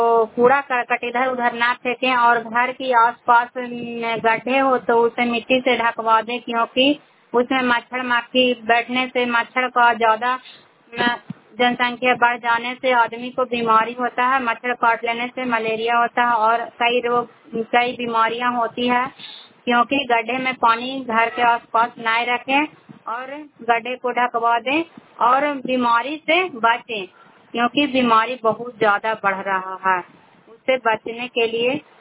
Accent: Bihar, India; मैं cry block से belong करती हूँ और नालंदा जिला से रहने वाली हूँ।

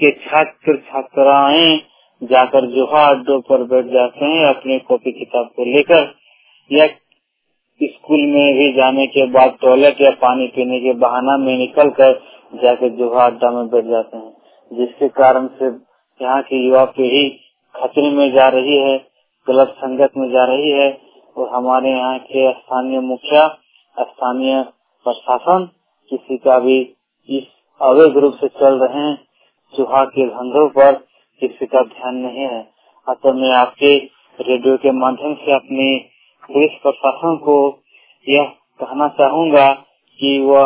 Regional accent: Udaipur, Jharkhand, India; मेरा गांव धनबाद जिला में है, उदयपुर गांव में।

